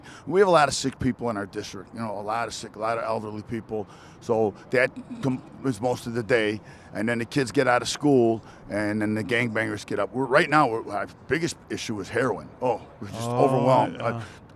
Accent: Illinois, United States; I grew up on the northwest side. I went to St. Peter Canisius, lived at Grand Avenue in Cicero my whole life. I can't get away from Grand Avenue.

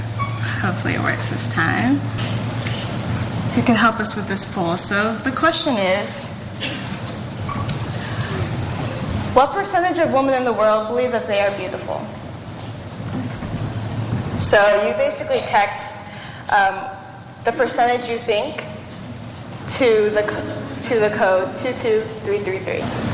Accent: Los Angeles, California, United States; I'm from Los Angeles, California.

